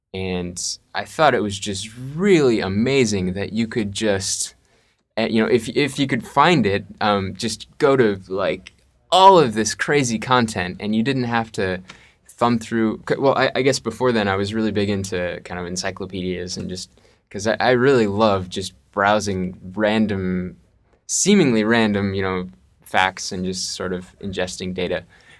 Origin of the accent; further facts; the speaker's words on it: Portland, Oregon, United States; And then I was growing up in Portland, Oregon at the time.